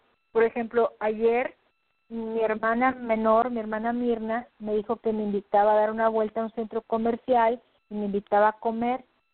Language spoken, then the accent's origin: Spanish; Monterrey, Nuevo León, Mexico; si soy de Monterrey, pues se me antoja de repente que comer un cabrito